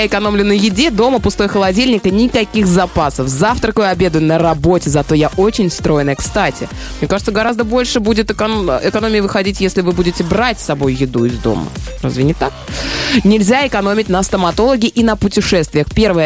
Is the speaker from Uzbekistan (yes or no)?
yes; Tashkent, Uzbekistan; я из Ташкента, из города